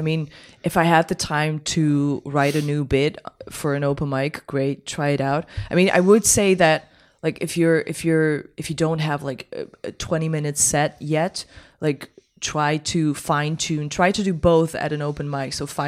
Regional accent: Belgium; Because I grew up in Belgium, so it's the same language.

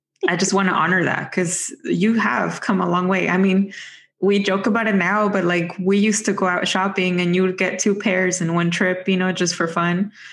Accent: Mexico; English is a second language; I was growing up poor in another country. So I grew up in Mexico, as all of you know.

